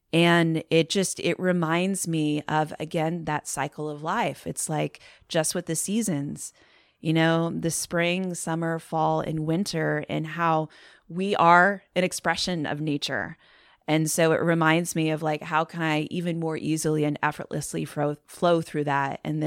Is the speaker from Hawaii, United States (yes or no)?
no; Iowa, United States; now in California, United States; I kind of took for granted these wide open spaces growing up in Iowa.